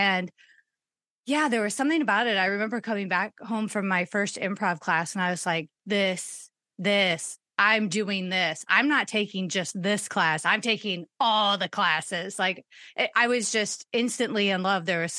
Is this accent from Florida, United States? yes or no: no; Chicago, Illinois, United States; now in Las Vegas, United States; because I grew up in the Chicago area.